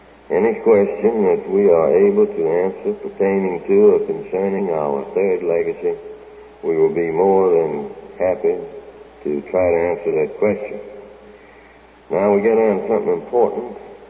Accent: Mississippi, United States; from Mississippi.

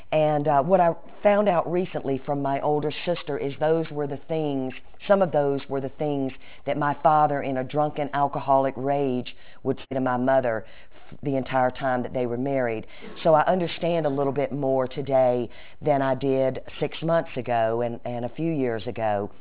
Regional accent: Greensboro, Georgia, United States; also born or lived in Macon; I grew up down in Macon, Georgia, in kindergarten, right before kindergarten, my parents moved to Greensboro, Georgia, and we lived there for 4 years

